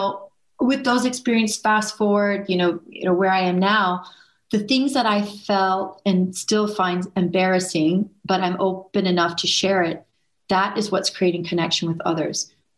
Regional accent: Houston, Texas, United States; I grew up in Houston, Texas. I loved, you know, playing in the bayou.

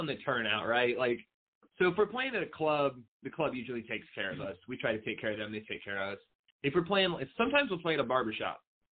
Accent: United States; And I'm American, of course, but We all take everything for granted.

